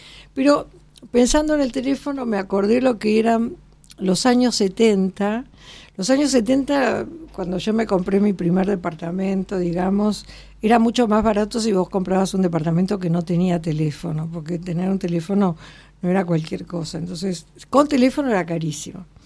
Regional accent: Argentina; ¿por qué somos así los argentinos?

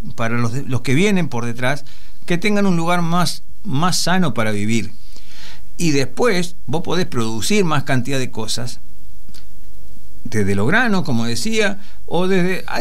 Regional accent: Argentina; te quiero hacer un comentario de lo que siento como argentino

